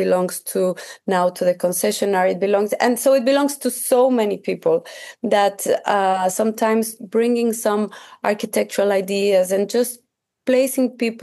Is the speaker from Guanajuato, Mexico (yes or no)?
no; Mexico City, Mexico; I'm from Mexico City